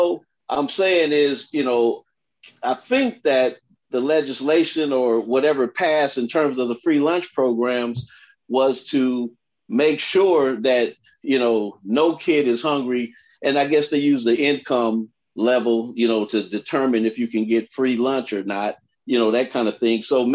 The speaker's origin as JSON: {"language": "English", "town": "Compton", "region": "California", "country": "United States", "tie": "born or raised there", "said": "I grew up in Compton, we had flag football systems that were like unbelievable, and everybody played"}